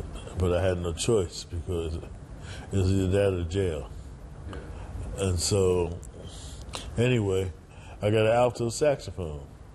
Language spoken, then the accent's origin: English; Philadelphia, Pennsylvania, United States; born there; I was born in Philadelphia.